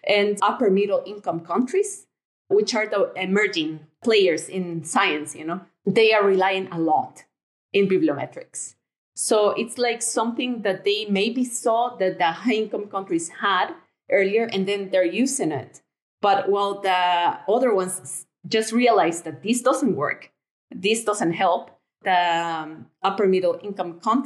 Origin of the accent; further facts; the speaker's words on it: Honduras; I'm originally from Honduras. And when I was in Honduras and tried to progress into getting into academia and pursuing a research career, there are many barriers coming from a low-income country.